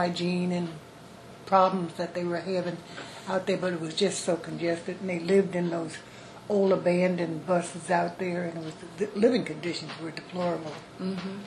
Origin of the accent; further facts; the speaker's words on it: New Rochelle, New York, United States; now in Rochester, United States; John was stationed in my hometown of New Rochelle, New York